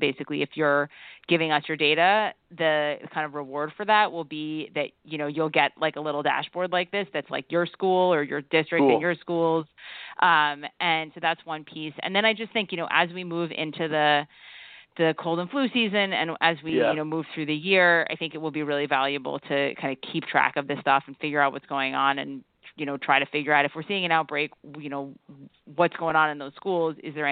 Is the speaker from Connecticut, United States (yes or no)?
yes; New Haven, Connecticut, United States; I'm from Connecticut. Yeah. From New Haven